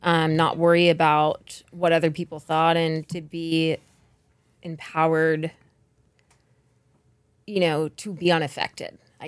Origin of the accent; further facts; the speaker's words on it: Pennsylvania, United States; Yep, just outside of Philly on a little farm in Bucks County.